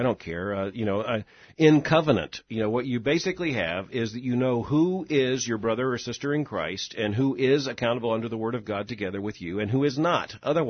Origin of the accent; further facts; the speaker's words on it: Florida, United States; I'm going to Florida, my home state.